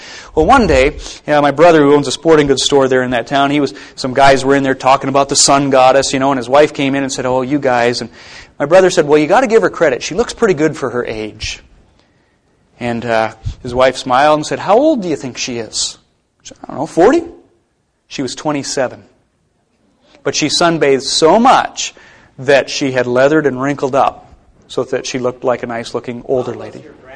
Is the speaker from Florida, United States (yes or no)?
no; Plentywood, Montana, United States; My hometown of Plentywood, Montana. When I was growing up there, there was a border patrolman who moved into town